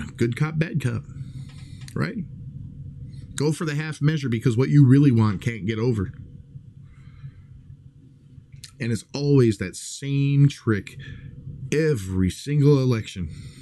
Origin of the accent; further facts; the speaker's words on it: Midwest, United States; sorry, I'm from the Midwest. You guys is our plural.